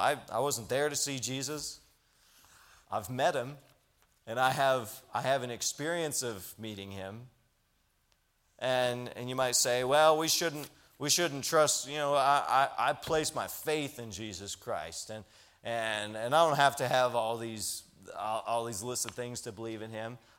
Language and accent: English; United States; just because I was raised in America and I got to hear the gospel